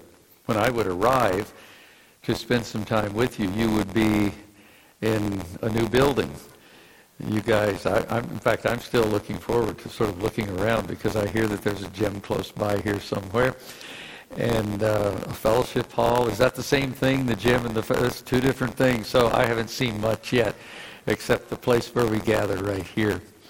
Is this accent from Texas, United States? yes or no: no; Kentucky, United States; But this morning, I grew up in Kentucky. My parents left Delaware to serve as church planters in the hills of southeastern Kentucky. So that's where I grew up. That's where I went to grade school and high school.